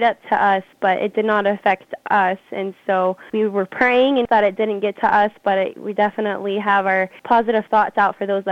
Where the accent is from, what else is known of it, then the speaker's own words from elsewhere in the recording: Nevada, United States; I grew up in Southern Nevada and then I served as a state officer for the FFA for Nevada.